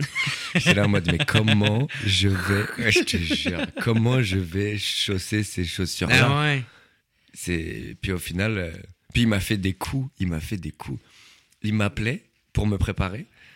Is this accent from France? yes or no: yes; France; moved away as an adult; now in Montreal, Canada; Moi, je suis français.